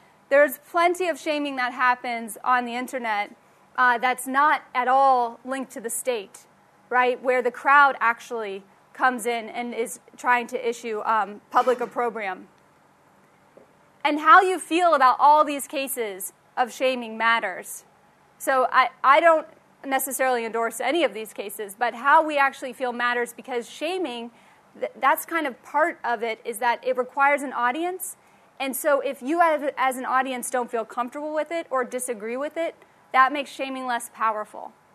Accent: Ohio, United States; a judge in my home state of Ohio making this woman carry this sign

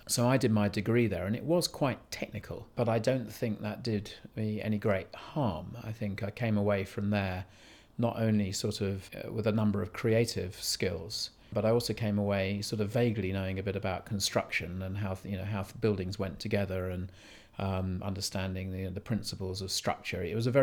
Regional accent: Worthing, South East England, United Kingdom; I was born in Worthing, Sussex, by the sea. I initially grew up there.

